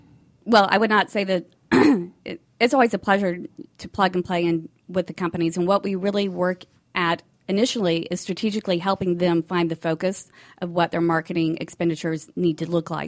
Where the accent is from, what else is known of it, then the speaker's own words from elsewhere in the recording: Alabama, United States; now in Atlanta, United States; I'm originally from Alabama.